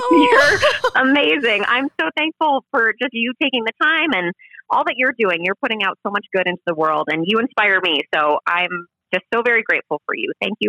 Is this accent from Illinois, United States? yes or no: no; New York, United States; now in Los Angeles, United States; So I grew up in New York. I went to college in Los Angeles and then I moved back to New York and now I'm back in LA.